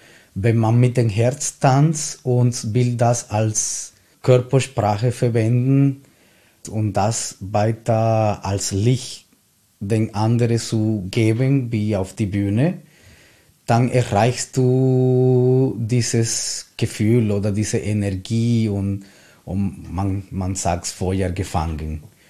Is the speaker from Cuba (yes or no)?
yes; Cuba; German is a second language; ich komme aus Kuba und Kuba ist ein Kulturzentrum von Tanz, Musik.